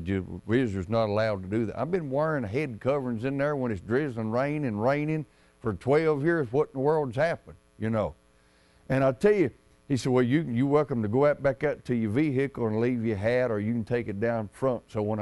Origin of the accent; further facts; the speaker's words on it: Tennessee, United States; You know, I grew up down in Tennessee. They call it Tennessee Road, you know.